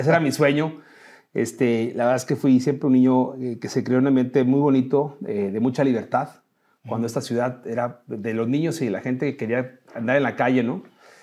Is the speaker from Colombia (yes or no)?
no; Chihuahua, Mexico; also born or lived in Tapachula; Pero mi familia es de Chihuahua. Entonces yo al poco tiempo, muy pequeño, regresé a Chihuahua. Dicen que la cabra siempre tira pa'l monte. Y aquí me establecí. De aquí soy.